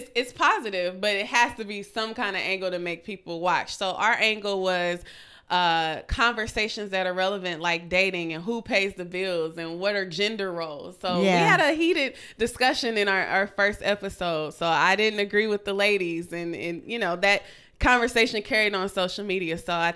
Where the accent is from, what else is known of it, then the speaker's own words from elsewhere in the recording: Missouri, United States; now in Atlanta, United States; So I'm a Midwest girl.